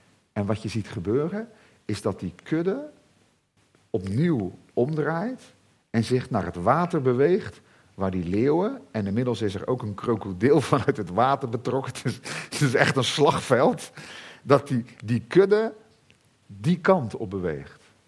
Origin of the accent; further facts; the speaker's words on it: Zeeland, Netherlands; ik ben opgegroeid in Zeeland, platteland, dorpje